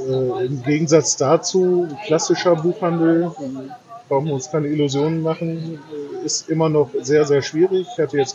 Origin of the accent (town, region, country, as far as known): Lower Saxony, Germany; born or raised there